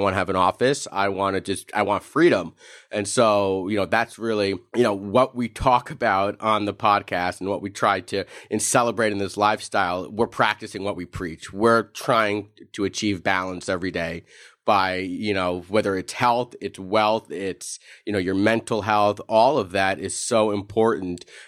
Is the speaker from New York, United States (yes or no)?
yes; New York, United States; moved away as an adult; So I'm originally from New York, and so throughout my whole upbringing, you know, I was surrounded just by the creative arts, by musicians, and upon moving to Southern California in the late 90s